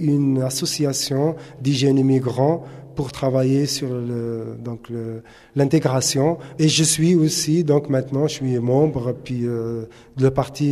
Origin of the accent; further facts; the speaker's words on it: Tunisia; now in Switzerland; je suis tunisien d'origine, je suis suisse, double nationalité. Je suis immigré depuis 31 années que je suis en Suisse.